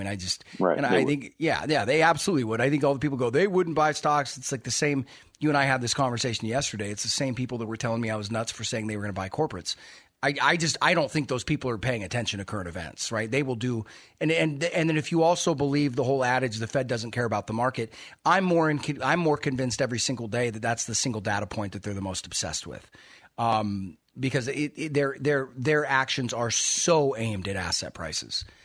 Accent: United States; And, you know, look, I love being an American. It's the best place on earth.

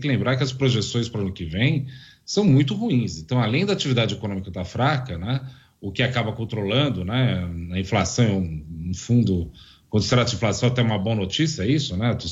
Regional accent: Brazil; Uma coisa que nos provoca como brasileiro a pensar um pouco melhor

